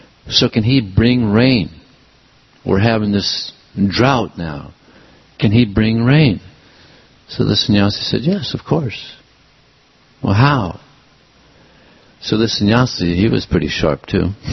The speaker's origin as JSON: {"language": "English", "town": "Los Angeles", "region": "California", "country": "United States", "tie": "born or raised there", "said": "I grew up here in Los Angeles, and I remember back in the 70s, we used to get so much rain, pour down rain."}